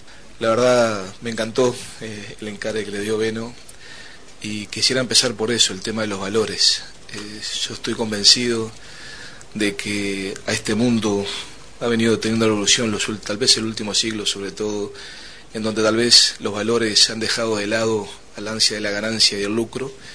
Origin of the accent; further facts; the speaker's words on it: Uruguay; contribuir como uruguayos